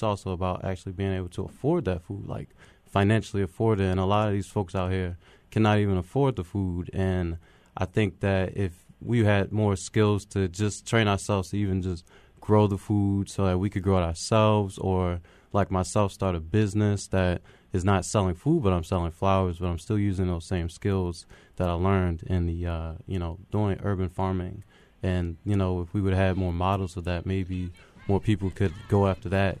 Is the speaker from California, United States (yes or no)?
no; Baltimore, Maryland, United States; I'm from Baltimore. I grew up mostly in the county.